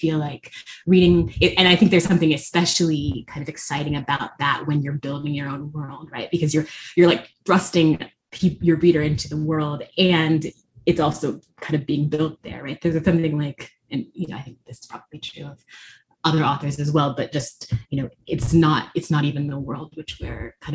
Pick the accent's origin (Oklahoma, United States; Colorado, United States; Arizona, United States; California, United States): California, United States; I'm from California originally. And like, I don't think I would ever, my parents live there.